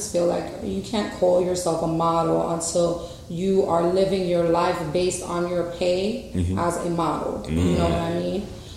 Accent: New York City, New York, United States; You know, I'm from New York City. Like, there ain't no mountains in New York City.

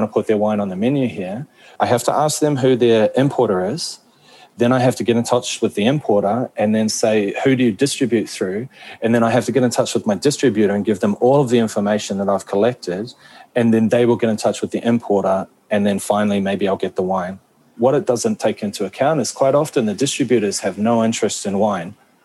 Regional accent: New Zealand; being a New Zealander who learnt how to pronounce Māori words much better because of my understanding of the Japanese pronunciation

